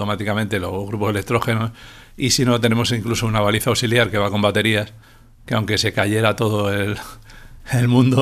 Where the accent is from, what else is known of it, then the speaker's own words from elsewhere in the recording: Málaga, Andalusia, Spain; born there; Yo prácticamente nací en Málaga